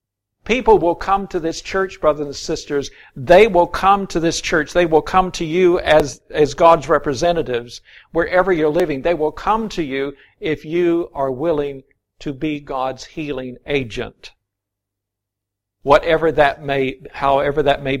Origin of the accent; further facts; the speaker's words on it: Florida, United States; I grew up in Florida, and we had orange groves. That's what I grew up in.